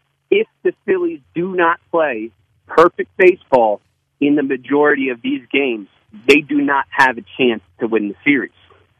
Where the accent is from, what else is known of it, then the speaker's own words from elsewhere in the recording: Philadelphia, Pennsylvania, United States; And, of course, I got to pull for my hometown team.